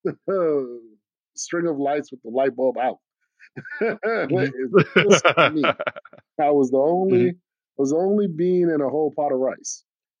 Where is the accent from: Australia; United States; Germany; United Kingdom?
Germany; Of course, I grew up in Germany.